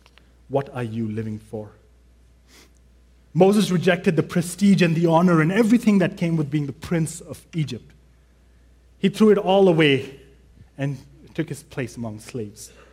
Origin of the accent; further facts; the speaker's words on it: India; You know, I'm from India. I like saying that every time I preach. And growing up in India